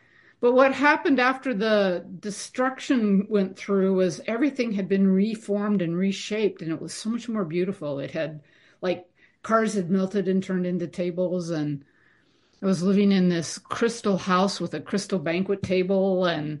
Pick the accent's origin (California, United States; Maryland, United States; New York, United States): California, United States; I grew up in the Livermore Valley in California. And my granddad had a cattle ranch